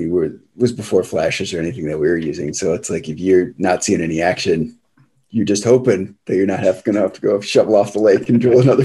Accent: Duluth, Minnesota, United States; Yeah, so I grew up in Duluth and spent a lot of time with Duluth.

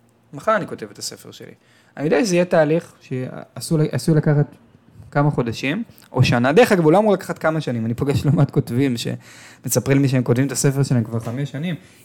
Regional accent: Tel Aviv, Tel Aviv District, Israel; אני זוכר את עצמי, בגיל 15, גדלתי בתל אביב, הייתי נוסע באוטובוס

